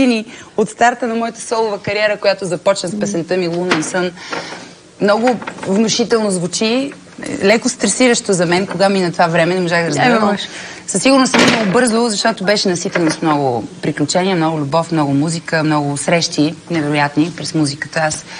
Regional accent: Veliko Tarnovo, Veliko Tarnovo Province, Bulgaria; born there; Иначе аз съм родена във Велико Търново.

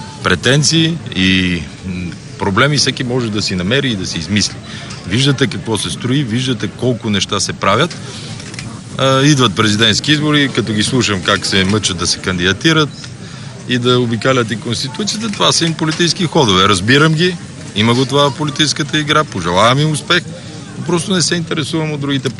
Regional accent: Shopluk, Bulgaria; аз поне съм от Шопския край.

